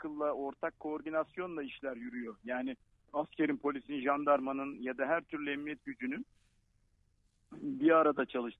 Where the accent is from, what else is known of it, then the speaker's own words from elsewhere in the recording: Istanbul, Turkey; Ben İstanbul doğumluyum. 50 yıldır orada yaşıyorum.